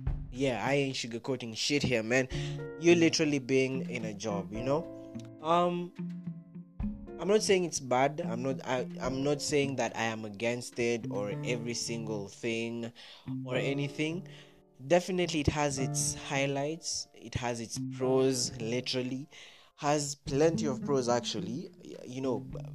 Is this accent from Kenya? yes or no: yes; Kenya; I am from Kenya, the 254.